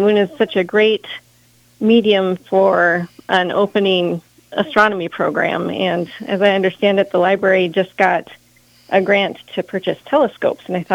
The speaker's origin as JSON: {"language": "English", "town": "Sioux Falls", "region": "South Dakota", "country": "United States", "said": "I think Sioux Falls has maybe 6 ambassadors. I'm from Sioux Falls."}